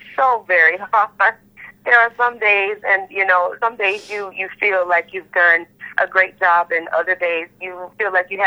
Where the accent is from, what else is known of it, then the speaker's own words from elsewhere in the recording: Gainesville, Florida, United States; I realized that in my community, I was raised in Gainesville, Florida.